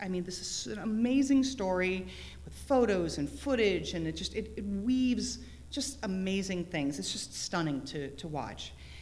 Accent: Connecticut, United States; Like, okay, I grew up in Connecticut, you know, it's part of, you know, Revolutionary War history.

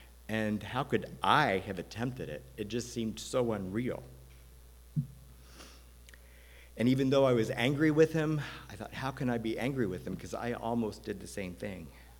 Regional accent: Iowa, United States; The other thing that didn't help was I grew up in Iowa, and when I was still in high school, they lowered the drinking age to 18.

